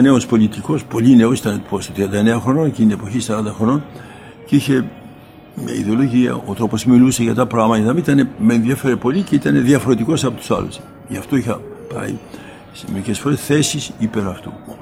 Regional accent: Greece; Γιατί εμείς οι Έλληνες

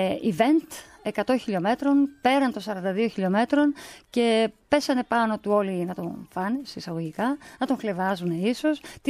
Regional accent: Western Macedonia, Greece; Όταν λοιπόν εγώ έχανα το λεωφορείο για το χωριό μου, το αστικό, έπαιρνα το αστικό του προηγούμενου χωριού, του Κομάνου.

